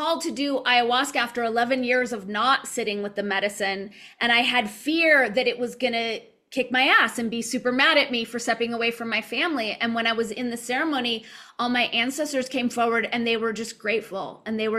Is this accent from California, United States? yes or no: yes; Los Angeles, California, United States; And a lot of my frame of reference is MK Ultra growing up in Los Angeles and wondering, is that the same?